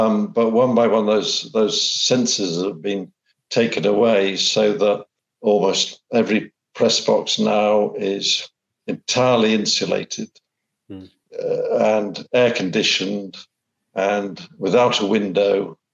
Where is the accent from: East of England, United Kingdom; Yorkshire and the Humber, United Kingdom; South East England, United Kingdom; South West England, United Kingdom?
Yorkshire and the Humber, United Kingdom; Sheffield; born there; because I was born in Sheffield and they've got the Sheffield Shield.